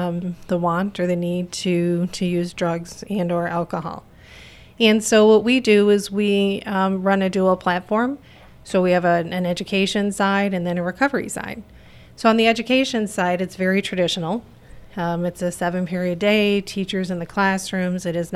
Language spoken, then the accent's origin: English; Chicago, Illinois, United States; I'm originally from the Chicago area.